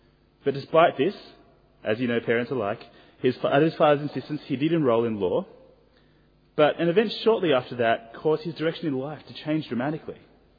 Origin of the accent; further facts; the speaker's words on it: Hobart, Tasmania, Australia; I grew up in Hobart in Tasmania